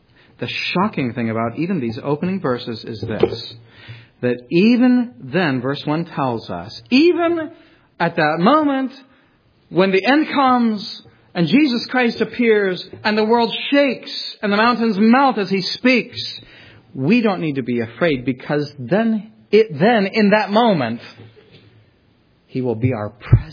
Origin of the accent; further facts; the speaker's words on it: California, United States; I grew up in California.